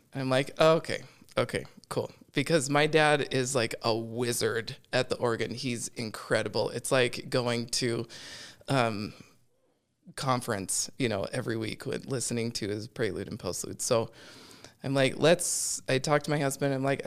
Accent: Bountiful, Utah, United States; also born or lived in Pleasant Grove, United States; I was born and raised in Utah, in Bountiful, Utah, for until I was about 15. And then we moved to Pleasant Grove and finished out my teenage years there.

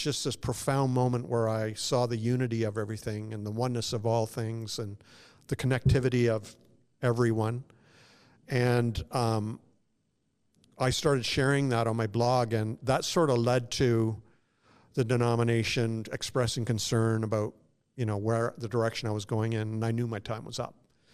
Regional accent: Canada; I was born and raised in Canada mostly. Grew up in a religious home, Christian home

